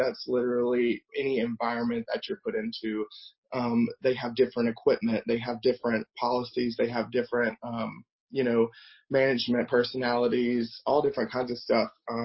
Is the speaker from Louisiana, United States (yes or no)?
yes; West Monroe, Louisiana, United States; I am from West Monroe, Louisiana, which I'm not sure if people are familiar with where that's at.